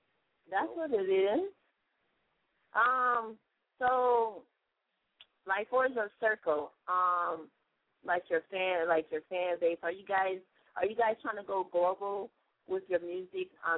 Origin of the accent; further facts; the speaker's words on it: Greenwood, Mississippi, United States; now in California, United States; I'm actually from the South myself. I'm from Greenwood, Mississippi, of course. But I've been in California forever. So, you know what I'm saying? I never forget where I come from.